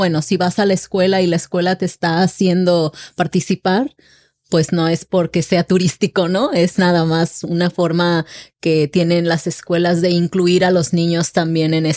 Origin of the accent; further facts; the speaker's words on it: Colima, Mexico; born there; Colima es el estado en donde yo nací.